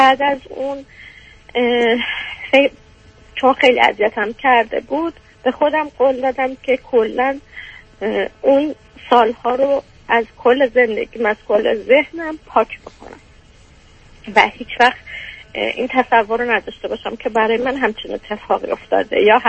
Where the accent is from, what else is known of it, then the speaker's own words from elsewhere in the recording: Iran; moved away as an adult; now in Europe; از ایران بیام بیرون، مهاجرت کردم